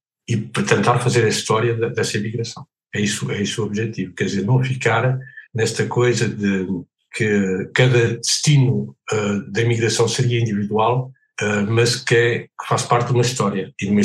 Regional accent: Oliveira de Frades, Viseu, Portugal; born there; Por exemplo, em Oliveira de Frades, onde eu nasci, as pessoas foram para a Venezuela, para o Brasil, para a França

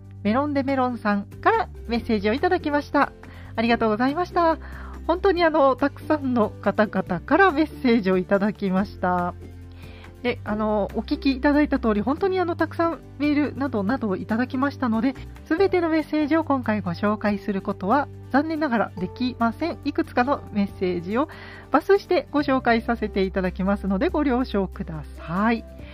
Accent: Gifu, Japan; 私の地元でやっております岐阜県美術館さんで

